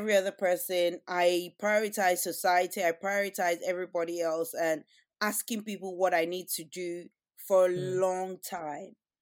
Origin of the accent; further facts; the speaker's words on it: Nigeria; I'm Nigerian and Yoruba